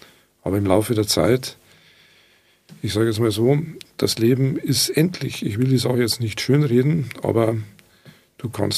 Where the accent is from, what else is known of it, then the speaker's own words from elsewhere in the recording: Munich, Bavaria, Germany; ich komme aus München